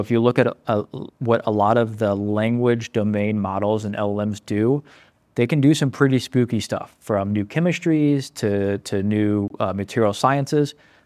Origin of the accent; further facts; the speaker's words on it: United States; You know, I'm proud American. I'm happy that people actually want to defend the homeland.